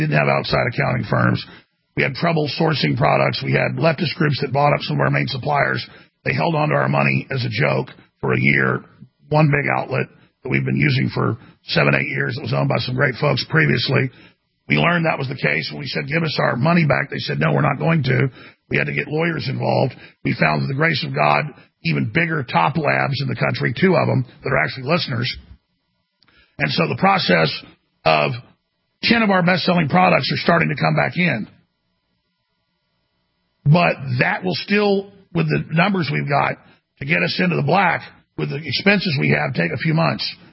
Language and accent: English; Dallas, Texas, United States; also born or lived in Austin; My mother's family's from here. I grew up in Dallas, then grew up here. I love Austin.